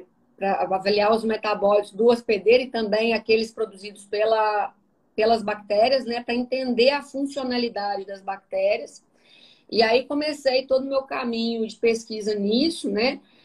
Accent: Bicas, Minas Gerais, Brazil; now in São Paulo, Brazil; eu sou nutricionista. Eu sou de Juiz de Fora, de Bicas, uma cidade do interior, próxima a Juiz de Fora, Minas Gerais. Me formei lá, né?

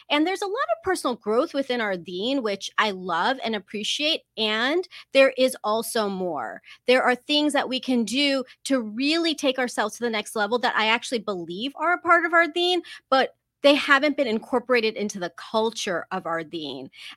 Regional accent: District of Columbia, United States; growing up in the Muslim community here in the States, I grew up in the DC area and the Adams community, which is a great community.

